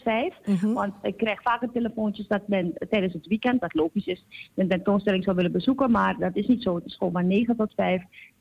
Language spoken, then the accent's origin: Dutch; Suriname; moved away as an adult; Ik zal heel eerlijk zijn, ik ben in Suriname opgegroeid.